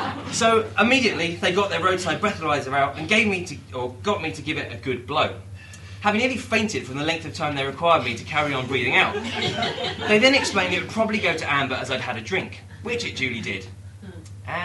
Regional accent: Dunstable, East of England, United Kingdom; about 5 miles away from my hometown of Dunstable, or Funstable, as some people like to ironically call it.

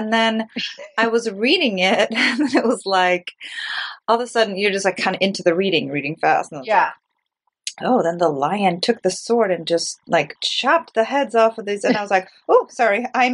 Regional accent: United States; As you saw that I grew up in the States, and I have a lot of really close friends in... Well, in the Midwest and all over the States

